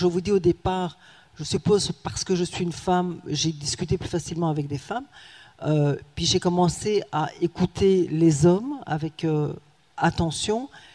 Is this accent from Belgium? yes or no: no; Rwanda; also born or lived in Burundi / Democratic Republic of the Congo; je suis né au Burundi, comme l'a dit Jean-Luc. J'ai fait mon enfance au Rwanda.